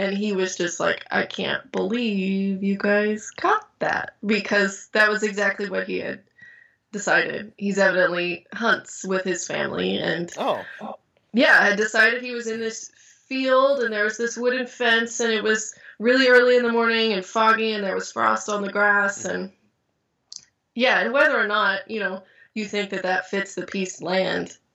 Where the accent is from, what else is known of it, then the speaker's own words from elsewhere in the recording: Knoxville, Tennessee, United States; I'm from Knoxville, Tennessee.